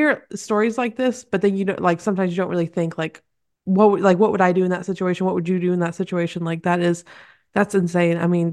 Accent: England, United Kingdom; because I'm not American, I'm English, so like I have complete ties to England

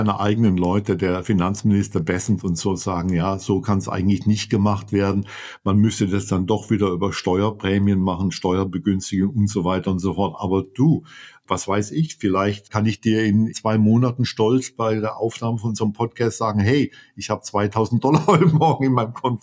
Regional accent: Charlottesville, Virginia, United States; Hier in Charlottesville, meinem Heimatort, war es natürlich wie gehabt.

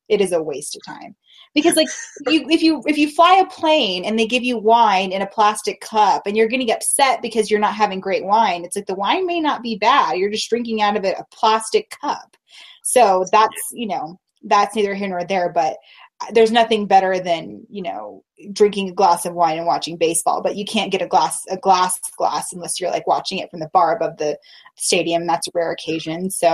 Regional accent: Reno, Nevada, United States; I was drinking whiskey at the age of 19. Like, I will not lie about that. I was raised in Reno. You had to be drunk all the time.

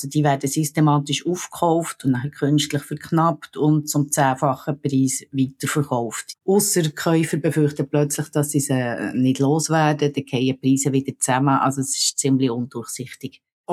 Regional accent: Switzerland; now in United States; Übrigens werde ich hier als Schweizerin in den USA gelegentlich auf das angesprochen

